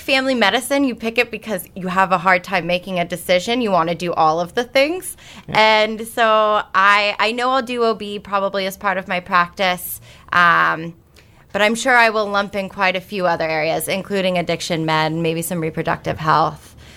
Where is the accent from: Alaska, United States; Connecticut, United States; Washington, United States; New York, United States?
Washington, United States; Goldendale; I'm from Goldendale, Washington, originally, town of like 3,000 people, so much smaller than Port Angeles